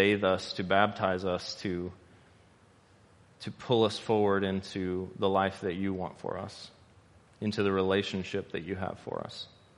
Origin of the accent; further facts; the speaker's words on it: Texas, United States; I mean, I'm from Texas, you know, your expectation should be low.